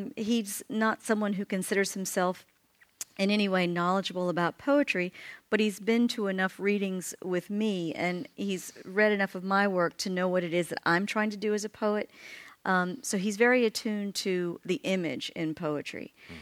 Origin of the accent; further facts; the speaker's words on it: Gulfport, Mississippi, United States; the public library in my hometown of Gulfport, Mississippi, is a place that I spent many hours as a child and also as an adult.